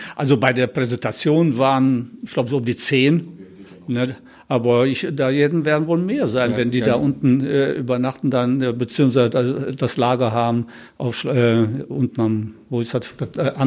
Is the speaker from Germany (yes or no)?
yes; Wuppertal, North Rhine-Westphalia, Germany; also born or lived in Slovenia; Ich bin 1955 geboren und seit 1961 hier in Deutschland beziehungsweise in Wuppertal.